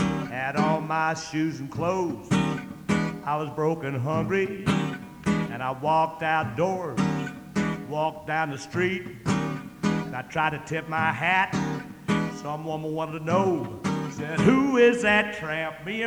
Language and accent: English; Wheeling, West Virginia, United States; born there; I was born in West Virginia. I was born in Wheeling, West Virginia, a long time ago. God bless West Virginia. Glad to be home here.